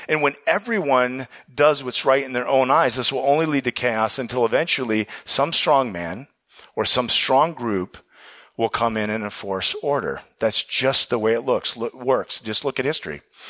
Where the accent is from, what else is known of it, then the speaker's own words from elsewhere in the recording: Ohio, United States; Well, I'm from Ohio, so I'm an Ohio State fan.